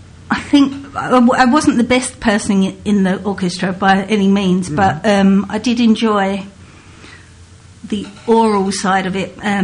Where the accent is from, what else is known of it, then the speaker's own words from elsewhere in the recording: Rayleigh, East of England, United Kingdom; Born and bred in Rayleigh.